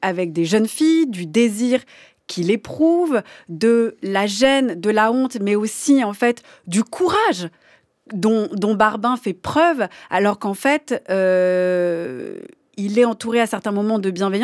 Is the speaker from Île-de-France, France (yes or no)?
no; Saintes, Nouvelle-Aquitaine, France; Donc, comme je viens de Saintes et qu'il est question de Saintes, ça m'a beaucoup touchée.